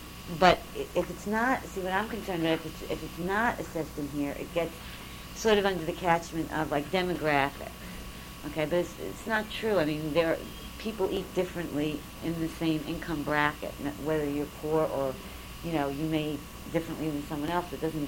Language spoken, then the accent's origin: English; New York City, New York, United States; because I'm from New York City area